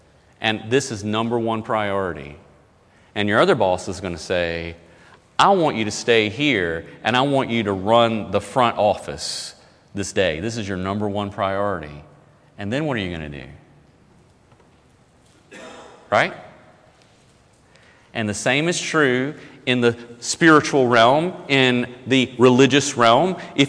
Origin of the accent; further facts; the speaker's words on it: United States; and I'm not busting on Americans, I'm an American, I love America, but I think that's sort of the American way